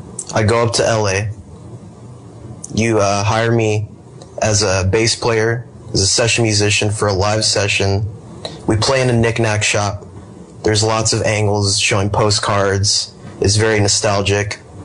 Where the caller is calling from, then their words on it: Houston, Texas, United States; I'm calling in from Houston, Texas.